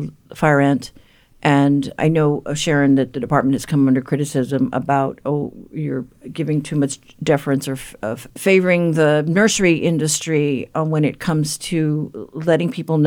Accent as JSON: {"language": "English", "country": "Guam", "tie": "born or raised there", "said": "where I grew up in Guam"}